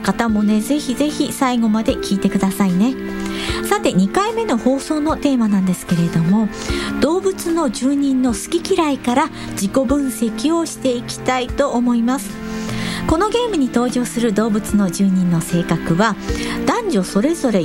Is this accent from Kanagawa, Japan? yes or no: yes; Kanagawa, Japan; 私は神奈川県出身で、現在はラジオパーソナリティとしてコミュニティ FM 局でも番組を担当させていただいておりまして